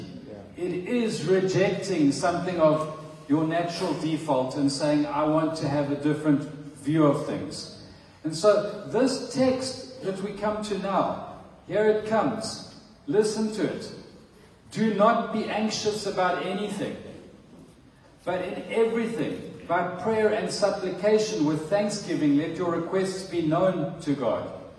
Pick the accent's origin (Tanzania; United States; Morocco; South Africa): South Africa; I'm a South African who's experienced crime